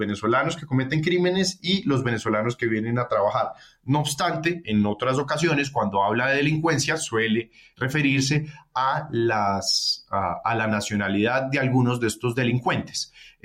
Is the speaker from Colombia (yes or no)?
yes; Bucaramanga, Santander, Colombia; Yo soy orgullosamente santandereano, orgullosamente bumangués